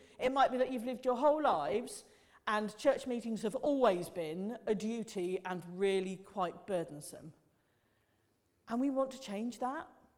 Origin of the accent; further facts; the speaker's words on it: United Kingdom; And we're very British.